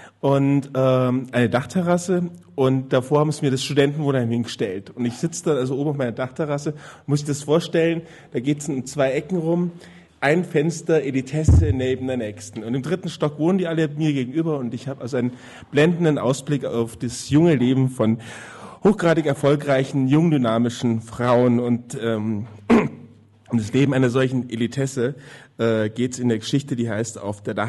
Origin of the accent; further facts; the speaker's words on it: Ingolstadt, Bavaria, Germany; Also, da wo ich herkomme, in Ingolstadt, es ist ja eine sehr konservative Stadt